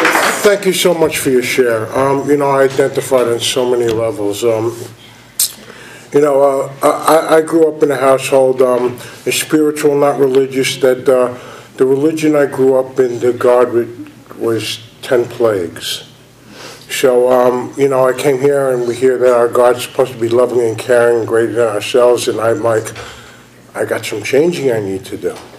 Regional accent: New York, United States; so I grew up in New York, if you can't tell.

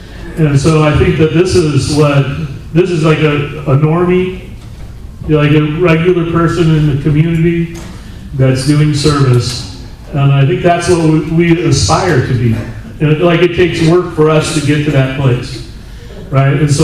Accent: California, United States; I have 32 years clean. And I'm from Northern California.

